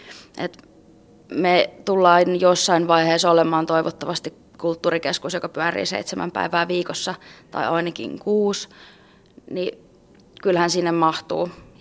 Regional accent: Kouvola, Kymenlaakso, Finland; tuolla mun kotiseudulla Kouvolassa, tai tarkemmin Kuusankoskella

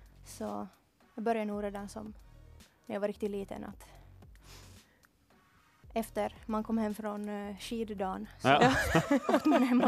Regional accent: Vörå, Ostrobothnia, Finland; now in Stockholm, Sweden

